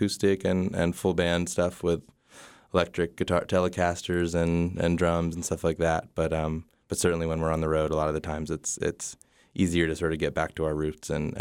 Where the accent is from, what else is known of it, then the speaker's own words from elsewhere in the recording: New York, United States; now in Austin, United States; I'm from New York originally, and Lauren is from California. And but we've been in Austin for the last few years.